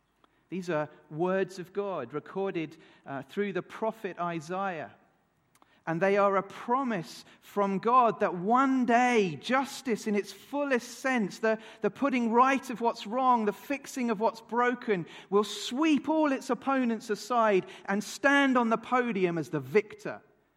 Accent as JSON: {"language": "English", "country": "United Kingdom", "said": "if you follow the Tour de France as a Brit, all eyes are on Froome."}